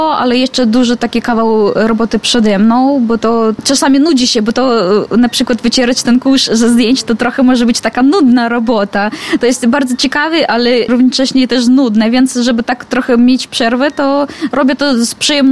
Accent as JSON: {"language": "Polish", "country": "Belarus", "moved": "yes", "lives_now": "Poland", "said": "bo tu w Białej jestem. Wyjechałam z Białorusi dzień przed kwarantanną"}